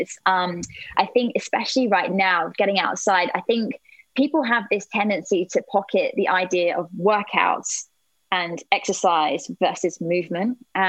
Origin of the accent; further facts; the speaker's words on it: United Kingdom; I think particularly probably as British people, we are a little bit of a sucker for letting the weather take over